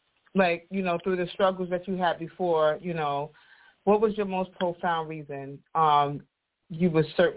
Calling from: Kingston, New York, United States; Hi, I'm calling from Kingston, New York.

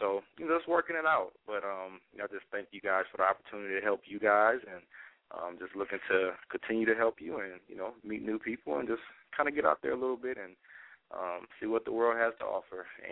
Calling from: Lima, Ohio, United States; I'm calling from Lima, Ohio.

